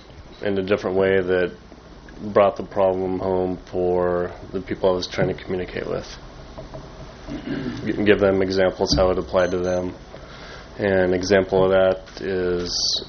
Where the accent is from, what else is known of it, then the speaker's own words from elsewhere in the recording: California, United States; Well, I grew up on the Central Coast. I've lived here almost my entire life.